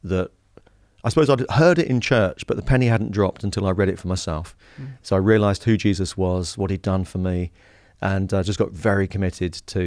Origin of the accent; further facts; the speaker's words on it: Harlow, East of England, United Kingdom; Well, I grew up in Harlow in Essex.